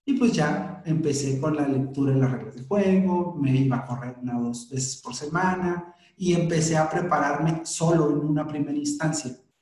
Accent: Sonora, Mexico; now in Monterrey, Mexico; porque yo soy del estado de Sonora, yo me vine a radicar acá a Monterrey

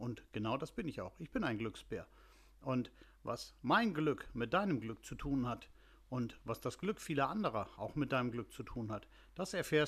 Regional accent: Schleswig-Holstein, Germany; also born or lived in Hamburg; now in Rhineland, Germany; Ich bin in Schleswig-Holstein geboren, dort aufgewachsen, habe lange in Hamburg gelebt, wohne jetzt im Rheinland.

